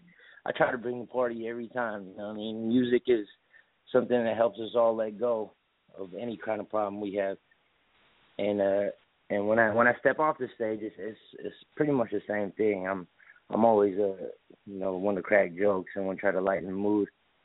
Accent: Queens, New York, United States; born there; I was born in Queens. I was too young when we moved, but... Yeah, that's the place that birthed me.

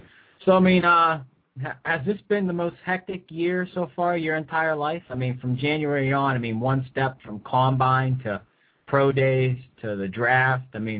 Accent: Cincinnati, Ohio, United States; I'm from Cincinnati.

